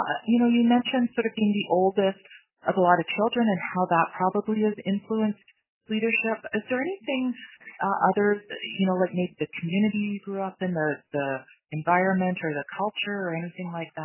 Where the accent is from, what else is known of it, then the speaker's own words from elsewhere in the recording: Vancouver, British Columbia, Canada; So I was raised from what we might refer to as settler parents. So my parents immigrated from England, and I grew up in Vancouver.